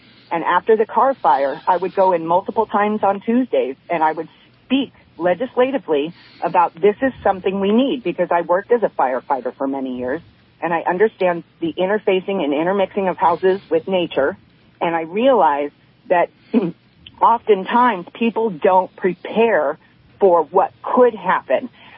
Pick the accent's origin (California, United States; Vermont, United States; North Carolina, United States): California, United States; And it breaks my heart, because I am from Southern California.